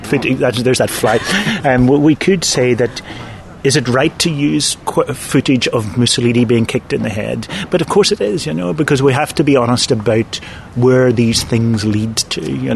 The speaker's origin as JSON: {"language": "English", "country": "Ireland", "said": "I come from Ireland"}